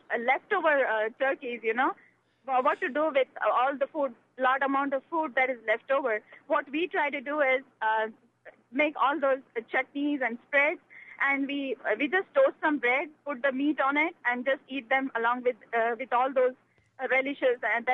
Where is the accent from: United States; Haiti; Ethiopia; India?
India; English is a second language; moved away as an adult; But I'm an Indian, and I came to this country about 9 years ago.